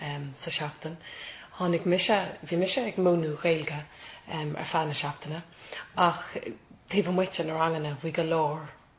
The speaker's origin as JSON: {"language": "English", "region": "Connacht", "country": "Ireland", "said": "I mean, I'm from Mayo, and I feel very strongly about the Mayo Gaeltachts."}